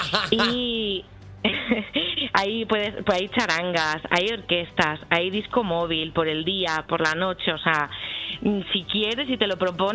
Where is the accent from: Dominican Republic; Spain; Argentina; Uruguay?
Spain; La Puebla de Montalbán, Castilla-La Mancha; mi pueblo y el pueblo de Javi